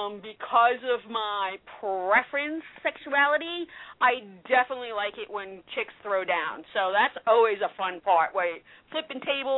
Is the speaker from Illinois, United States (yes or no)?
no; Bronx, New York, United States; I'm from the Bronx.